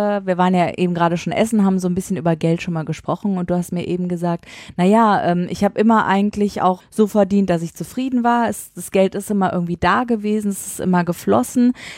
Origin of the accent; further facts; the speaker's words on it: Berlin, Germany; Ich bin Berliner.